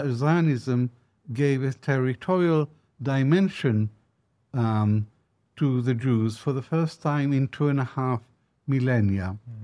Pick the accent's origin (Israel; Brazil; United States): Israel; As a boy growing up in Israel, I always heard rumors that Israel was involved in the bombs